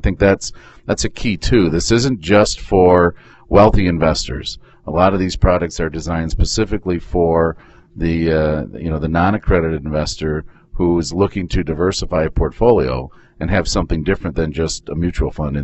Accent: Michigan, United States; So we're from Michigan, and we enjoy

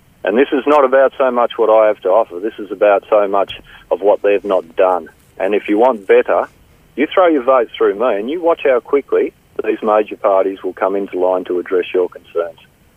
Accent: Wynyard, Tasmania, Australia; Well, I was born and bred in Wynyard.

